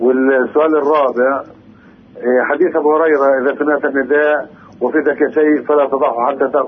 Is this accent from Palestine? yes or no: yes; Nablus, West Bank, Palestine; أنا من نابلس